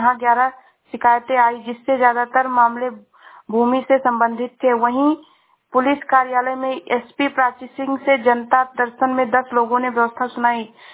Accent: Shravasti, Uttar Pradesh, India; मैं जिला श्रावस्ती से हूँ।

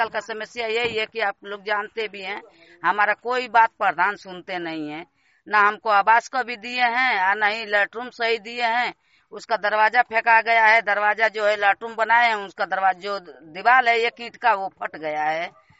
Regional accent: Rewaria, Uttar Pradesh, India; तू रेवरिया गाँव के रहने वाली हूँ। गाजीपुर हमारा जिला है

